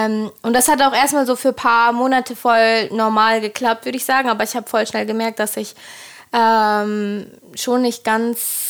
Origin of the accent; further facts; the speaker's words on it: Germany; Ich komme so zwischen Bielefeld, Hannover, da die Ecke. Ich bin 20 Jahre alt